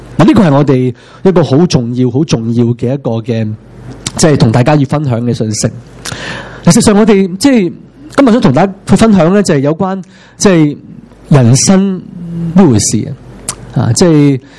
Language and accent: Cantonese; Hong Kong; 因为我香港人太多嘢俾我哋去諗啊